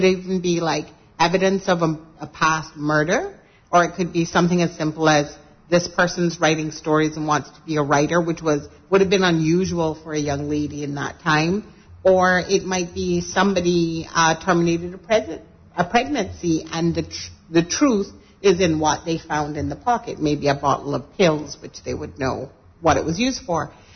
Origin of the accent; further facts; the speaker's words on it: East End, Grand Bahama, Bahamas; since I am technically from East End originally, I can concur. There's a lot of fish eating in East End.